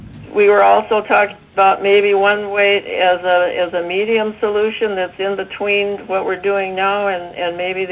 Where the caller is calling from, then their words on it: Ambler, Alaska, United States; I'm calling in from Ambler, Alaska, up in Northwest Arctic.